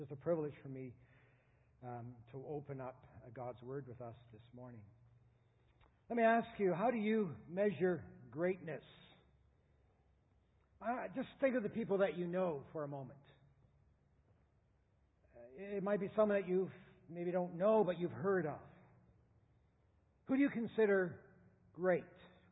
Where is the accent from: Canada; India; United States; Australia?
Canada; moved away as an adult; now in New Zealand; my wife and I, Jeannie and I, we came from Canada 9 years ago. Before that, 25 years serving churches in Canada. Hence, I don't talk like you or like a Kiwi.